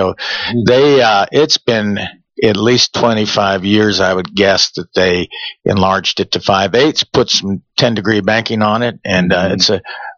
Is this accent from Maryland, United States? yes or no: yes; Moncton, Maryland, United States; I'm from Moncton, Maryland.